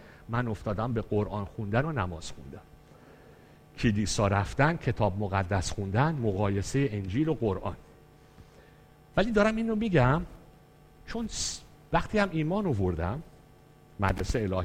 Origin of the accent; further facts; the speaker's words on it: Iran; now in Portugal; من دو روز بعد از اینکه از هواپیما از ایران اومدم پرتغال